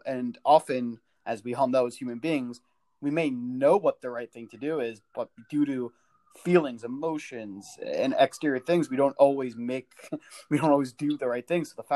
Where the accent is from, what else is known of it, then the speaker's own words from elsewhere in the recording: Englewood, New Jersey, United States; I'm just a modern Orthodox Jewish kid from Englewood, New Jersey, growing up in a different system and a different culture.